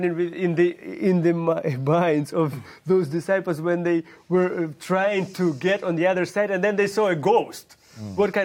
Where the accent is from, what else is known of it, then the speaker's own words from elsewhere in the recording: Ukraine; English is a second language; and this is my home country, and I'm also in pain because my fellow citizens and my fellow countrymen, they're suffering.